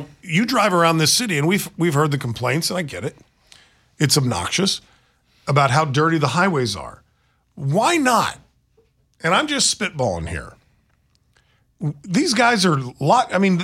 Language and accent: English; Leavenworth, Kansas, United States; when I was growing up in Lansing-Leavenworth